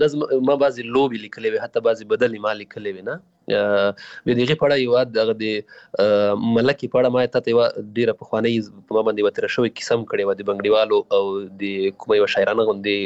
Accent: Paktika, Afghanistan; also born or lived in Waziristan, Pakistan; زه پیدا شوی په وزیرستان کې یم، بیا بیرته کډه شوی پکتیکا کې یم

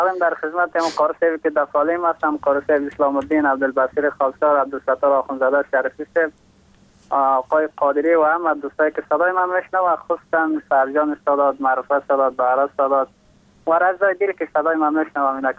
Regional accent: Takhar, Afghanistan; از باستان تخار

